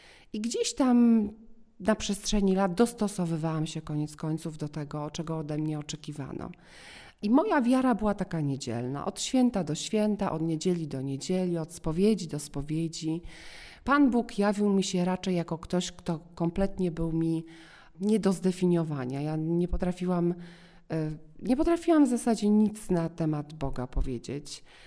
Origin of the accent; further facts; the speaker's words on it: Zamość, Lublin Voivodeship, Poland; now in Warsaw, Poland; Pochodzę z województwa lubelskiego, konkretnie z Zamościa, ale już większą część mojego życia mieszkam w Warszawie.